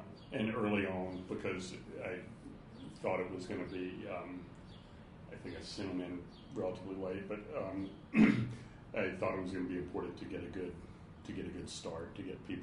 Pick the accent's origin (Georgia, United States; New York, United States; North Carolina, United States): North Carolina, United States; you know, this week in my home state of North Carolina.